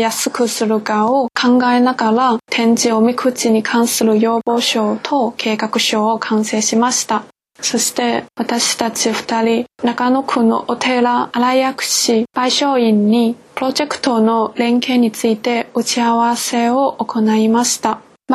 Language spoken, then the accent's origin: Japanese; China; Japanese is a second language; 中国出身です。